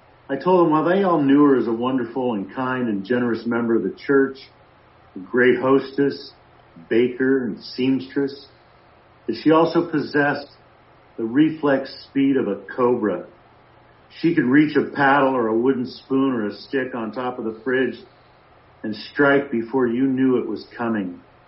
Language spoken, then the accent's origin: English; Goleta, California, United States; also born or lived in Colorado / Germany / Indiana; I was born in Colorado, moved to Germany at 1 year old, Indiana at five, and Goleta at eight.